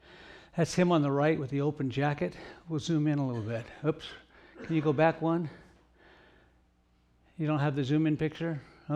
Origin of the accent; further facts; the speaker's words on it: El Monte, California, United States; born there; About that same year, 1955, I was born in El Monte, California.